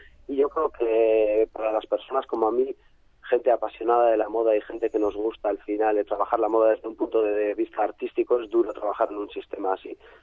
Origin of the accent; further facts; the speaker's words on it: Basque Country, Spain; moved away; also born or lived in Sabadell; yo mi pueblo del País Vasco tiene 10.000 habitantes y dije, voy a ir a Sabadell, vamos a empezar poquito a poco, voy a vivir ahí, que vivía en Carrer Papa Pius, ahí en la Creu Alta. Y bueno, estuve tan a gusto que al final me quedé